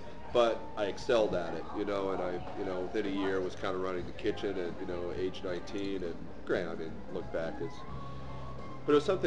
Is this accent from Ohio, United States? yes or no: yes; Oxford, Ohio, United States; also born or lived in San Diego / Spain; I was born in San Diego, son of a Navy doctor, so we moved around quite a bit. I went from San Diego to Spain, spent some time in Spain, and then my dad was originally from Cincinnati, so he... found a small town called Oxford, Ohio